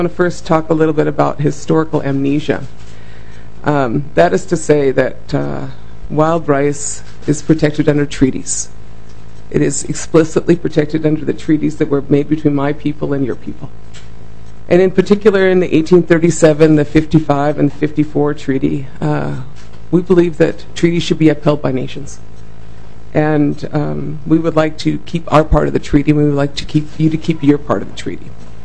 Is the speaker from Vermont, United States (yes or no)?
no; Oregon, United States; I was raised in Southern Oregon, a small town of about 10,000.